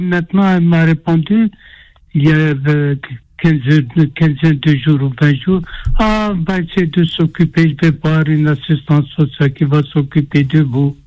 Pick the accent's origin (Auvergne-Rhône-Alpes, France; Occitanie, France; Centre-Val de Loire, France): Centre-Val de Loire, France; Bourges; Moi, je suis de Bourges, à Bourges.